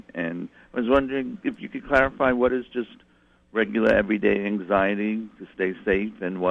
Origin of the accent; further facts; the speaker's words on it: New York City, New York, United States; now in San Diego, United States; born and raised in New York City with 7 million other people.